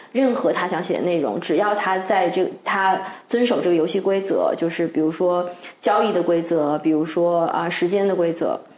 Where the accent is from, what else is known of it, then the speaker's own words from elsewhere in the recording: Tianjin, China; 因为我是天津人，我本来以为我们天津人已经很幽默了